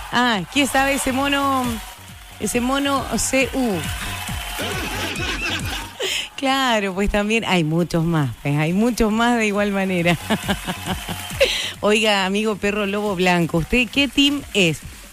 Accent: Chile; nosotros como chilenos éramos Terian, pero de forma teórica

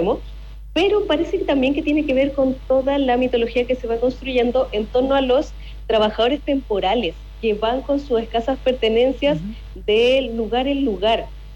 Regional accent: Santiago, Santiago Metropolitan, Chile; now in Valparaíso, Chile; yo vivo en Valparaíso, no, ya. Bueno, es bastante común que pase en persona, pero no, como santiaguina que soy, transportada acá

